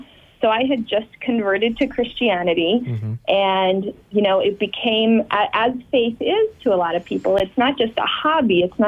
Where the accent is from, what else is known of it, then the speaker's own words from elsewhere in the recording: Layton, Utah, United States; Yeah, so I grew up in Layton, Utah, mm-hmm. Which at the time I read some stat was about 95% LDS.